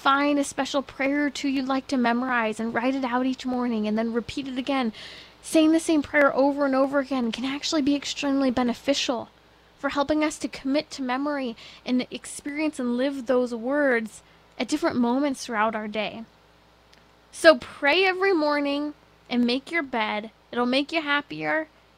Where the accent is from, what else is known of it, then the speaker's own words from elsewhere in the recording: California, United States; And I'm really looking to Los Angeles, San Diego, California. Come on, you're my home state.